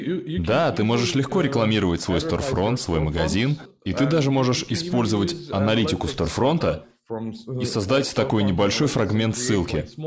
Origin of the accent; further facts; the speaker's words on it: Serbia; Russian is a second language; Я сам из Сербии.